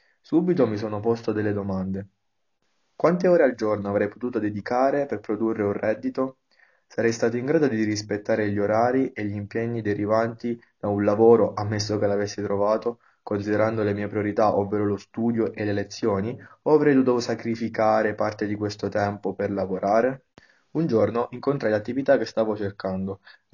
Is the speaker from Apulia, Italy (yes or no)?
no; San Buceto, Abruzzo, Italy; Sono nato e cresciuto a San Buceto, un paese che si trova nella provincia di Chieti.